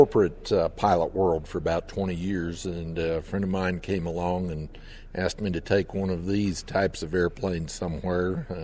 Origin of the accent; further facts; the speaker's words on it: Texas, United States; It's built in Texas. That's my home state.